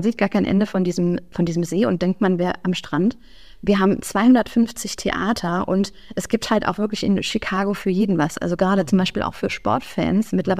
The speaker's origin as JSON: {"language": "German", "region": "Hesse", "country": "Germany", "accent": "Hessian", "said": "da hört man, ich komme aus Hessen, gell?"}